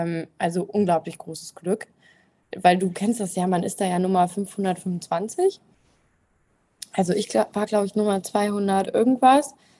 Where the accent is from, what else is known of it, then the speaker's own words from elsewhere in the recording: Münster, North Rhine-Westphalia, Germany; Ich komme aus Münster